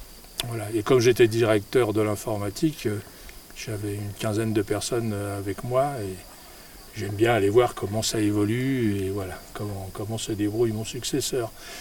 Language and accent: French; Pantin, Île-de-France, France; also born or lived in Vitry-sur-Seine; Ah, alors moi je suis un Parisien, je suis né en très proche banlieue parisienne, à Vitry-sur-Seine, et j'ai habité jusqu'à ma majorité en une autre proche banlieue parisienne, à Pantin. Mais j'ai fait mes études à Paris, et donc je m'estime plus parisien que banlieusard.